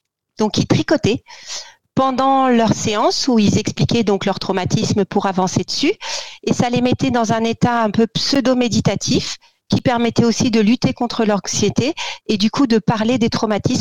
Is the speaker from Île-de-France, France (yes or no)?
yes; Paris, Île-de-France, France; en tous les cas que chez moi à Paris, avant.